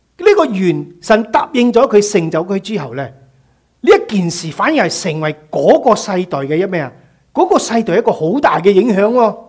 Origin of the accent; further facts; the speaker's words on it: China; 其实我们心里是不信的，用我们中国人说得个讲字在神的面前